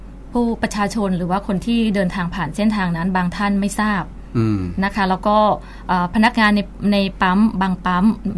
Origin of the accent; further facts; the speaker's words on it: Phitsanulok, Thailand; ดูแลของเป็นจังหวัดบ้านเกิดด้วยจังหวัดพิษณุโลก